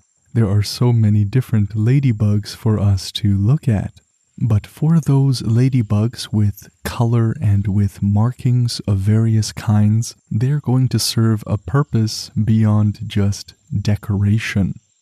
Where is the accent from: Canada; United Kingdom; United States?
Canada; Now, as a Canadian back home away from this Costa Rican forest, I'm most used to that red insect with its spattered black spots.